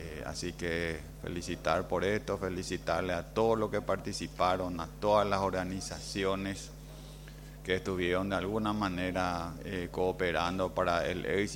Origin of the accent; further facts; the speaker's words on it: Itapúa, Paraguay; nos permitió sentirnos orgullosos como itapuense, como paraguayo, poniendo a nuestro país en el ojo del mundo